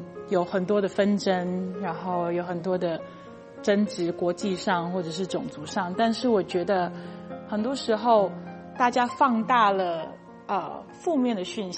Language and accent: Chinese; Taiwan; 然后我来自台湾